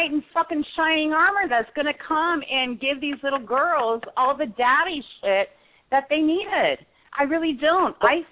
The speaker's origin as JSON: {"language": "English", "region": "California", "country": "United States", "said": "and believe me, I'm from Orange County, California."}